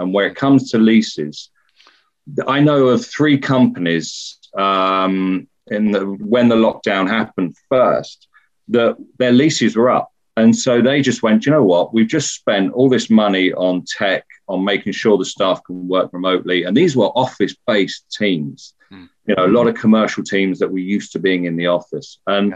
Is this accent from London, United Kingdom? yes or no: yes; London, United Kingdom; now in Tunbridge Wells, United Kingdom; I moved to Tunbridge Wells in 2002. I grew up in South London, moved out, priced out from where I lived. So I moved out to Tunbridge Wells. And I spent 20 odd years commuting to London.